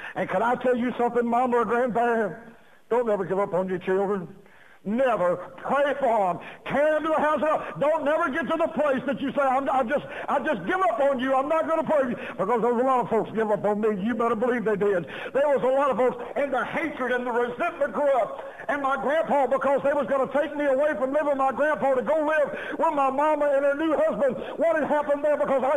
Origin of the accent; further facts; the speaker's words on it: Louisiana, United States; We're from Louisiana. We're down there. I don't know if you've ever been there, but it's a complete different country than Georgia and Tennessee.